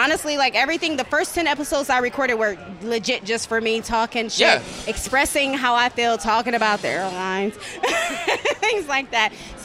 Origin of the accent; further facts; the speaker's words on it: Detroit, Michigan, United States; now in Chicago, United States; Originally from Detroit, Michigan.